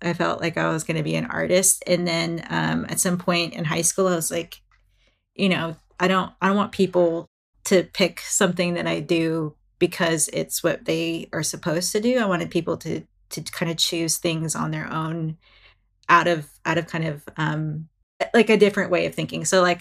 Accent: Texas, United States; also born or lived in Philippines; so when I grew up in the States, and I have a sister who's like 5 years older than me. And we came over, we immigrated from the Philippines into Texas of all places.

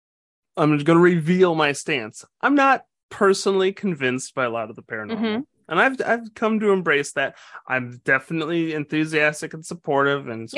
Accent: South Dakota, United States; when we opened this up, I said growing up in South Dakota, there weren't a lot of monsters or paranormal things.

